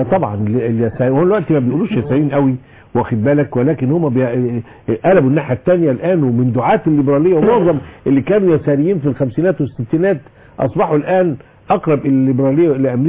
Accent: Egypt; كلنا كمصريين

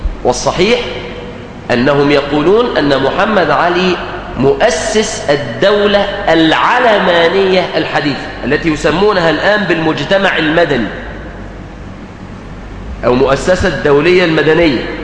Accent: Mansoura, Dakahlia, Egypt; وانا يعني عندنا في المنصورة ما بحبش الطريقة دي

